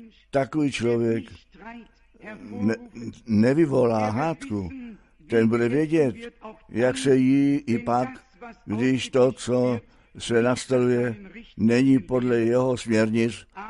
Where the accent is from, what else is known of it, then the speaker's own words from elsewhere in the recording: France; Czech is a second language; Já jsem Francouz, já jsem katolik a já jsem ateist.